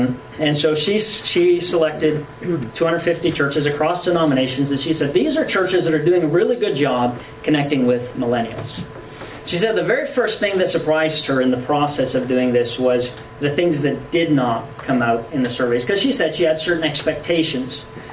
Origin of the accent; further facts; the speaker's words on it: Canada; accent: Canadian; so, you know, in my Canadian accent, I will do my best to the old western.